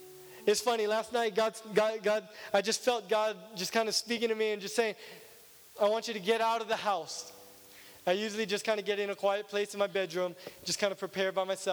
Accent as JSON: {"language": "English", "town": "Kahului", "region": "Hawaii", "country": "United States", "tie": "born or raised there", "said": "I'm born and raised on Maui. I'm a card-carrying Maui kid. Grew up in Kahului Town, smelling the sugarcane factory."}